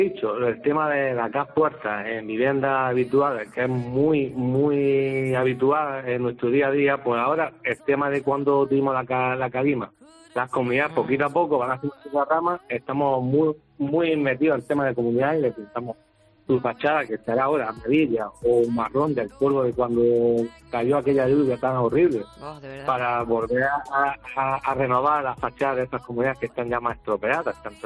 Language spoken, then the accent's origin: Spanish; Motril, Andalusia, Spain; pues primero porque somos de Motril